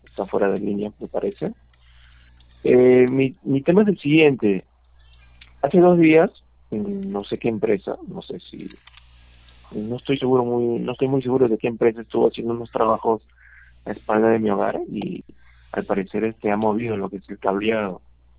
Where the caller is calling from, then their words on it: Puente Piedra, Lima, Peru; Soy un cliente de Puente Piedra.